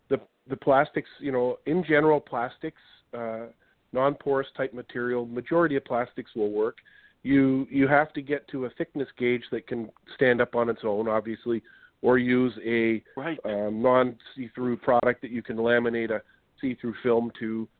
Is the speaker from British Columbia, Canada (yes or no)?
yes; Vancouver, British Columbia, Canada; also born or lived in Victoria; I'm actually from Vancouver and Victoria, British Columbia, Canadian.